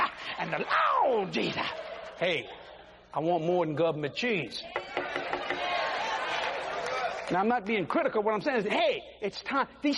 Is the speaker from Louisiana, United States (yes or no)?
yes; Louisiana, United States; You see, ladies and gentlemen, I'm from South Louisiana.